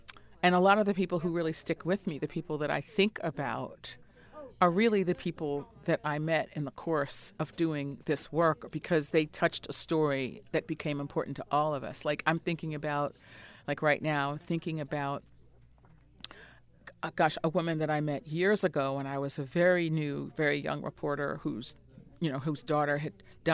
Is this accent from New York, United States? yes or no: yes; Brooklyn, New York, United States; so shout out to Brooklyn, which is I'm from Brooklyn.